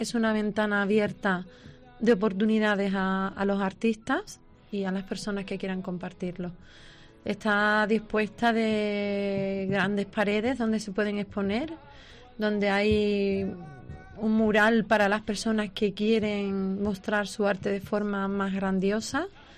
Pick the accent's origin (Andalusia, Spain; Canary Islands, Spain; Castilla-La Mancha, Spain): Andalusia, Spain; El Puerto de Santa María; Bueno, yo soy del Puerto Santa María también, y soy amante del mar